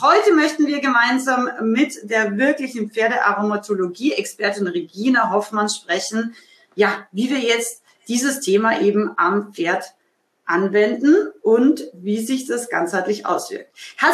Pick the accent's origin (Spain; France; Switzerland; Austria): Austria; aus meinem Heimatland Österreich